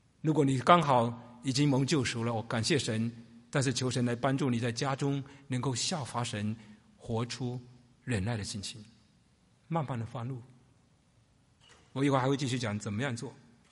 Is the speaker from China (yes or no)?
yes; China; 我们中国人讲的一句话说，有其父必有其子